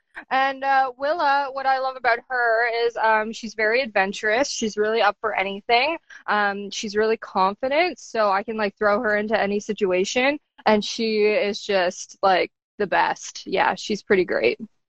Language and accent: English; Muskoka, Ontario, Canada; now in Kitchener-Waterloo, Canada; So I'm from Muskoka, Ontario, Canada, which is where I am right now. I've lived in Muskoka area for most of my life until I hit my early 20s. I then moved to the big city. So I live in Kitchener-Waterloo, which is just an hour outside Toronto